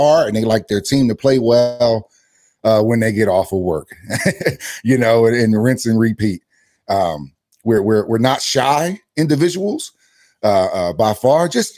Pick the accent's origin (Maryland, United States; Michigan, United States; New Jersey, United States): New Jersey, United States; Camden; Like, I'm not from Philadelphia, but I'm from Camden, New Jersey, which is damn near a suburb of Philadelphia. We're about as close to Philly as you can almost get without being in Pennsylvania, if you will.